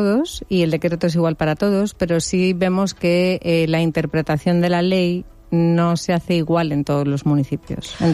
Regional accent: Teruel, Aragon, Spain; born there; Aunque yo no soy valenciana concretamente de la ciudad de Valencia, soy turolense de nacimiento, aunque toda mi familia es alicantina, la verdad es que me siento muy ciudadana del mundo.

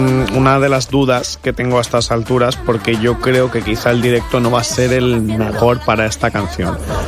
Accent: Valencian Community, Spain; accent: Valencian; Aquí como valenciano parlantes los dos no somos...

